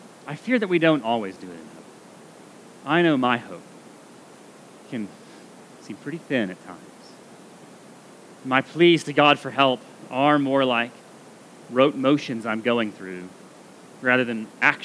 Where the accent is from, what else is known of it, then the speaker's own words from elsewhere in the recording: Bryan, Texas, United States; You know, growing up in Bryan, it's like, I've never seen a hailstone that can do that kind of thing.